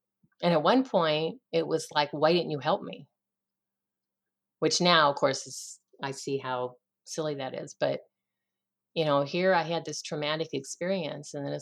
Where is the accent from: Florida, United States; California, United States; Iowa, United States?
Iowa, United States; born there; And he was born in Washington, D.C., and I was born in Iowa. So I call him my twin.